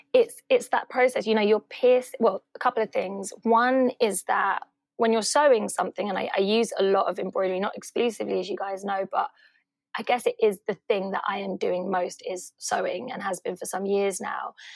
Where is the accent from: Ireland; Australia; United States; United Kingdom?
United Kingdom; Hackney, London; growing up in Hackney in the 80s and 90s